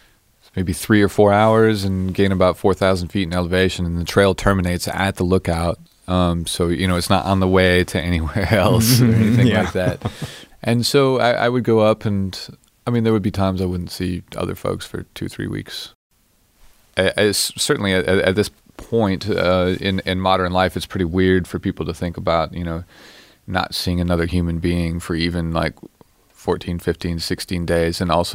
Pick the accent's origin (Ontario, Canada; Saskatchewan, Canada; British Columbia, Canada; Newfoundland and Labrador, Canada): British Columbia, Canada; Grasmere; also born or lived in Fernie; I was born in Fernie, just north of the Canadian border. But my folks have lived most of our lives in Grasmere, which is a tiny ranching community just north, 5-6 miles north of the border.